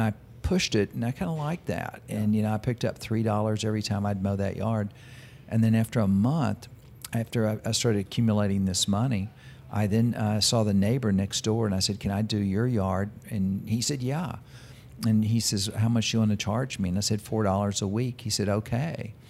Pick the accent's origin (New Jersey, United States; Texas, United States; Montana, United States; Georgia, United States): Texas, United States; Dallas; born there; Well, I was born in Dallas, Texas.